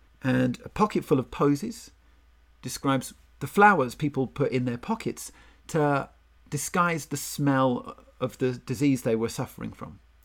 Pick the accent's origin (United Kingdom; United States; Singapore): United Kingdom; And growing up in Britain, I learned the ring a ring of roses, a pocket full of posies, a tissue, we all fall down.